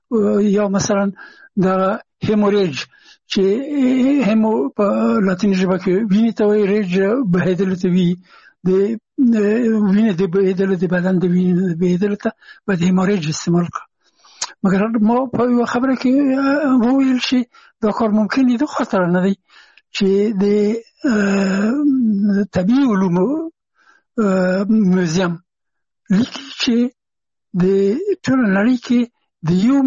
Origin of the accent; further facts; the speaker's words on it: Afghanistan; هغه زه نه پېژندلم چې زه هم افغان یم، ما ته یې نه پېژندو چې افغان یم.